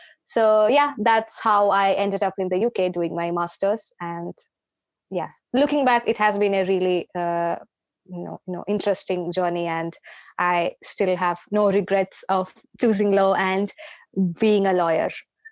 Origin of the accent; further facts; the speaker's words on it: Kerala, India; also born or lived in Maharashtra; So I was from Kerala, I started my law degree from Maharashtra.